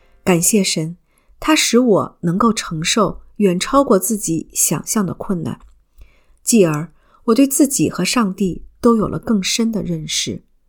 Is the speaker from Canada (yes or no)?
yes; Ottawa, Ontario, Canada; also born or lived in Vancouver; 我出生于温哥华，在渥太华长大。